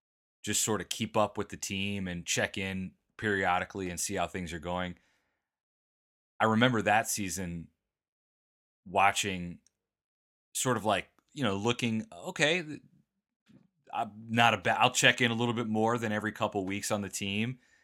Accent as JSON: {"language": "English", "town": "Valparaiso", "region": "Indiana", "country": "United States", "tie": "born or raised there", "said": "but then I felt bad for Valpo because, you know, that's my hometown."}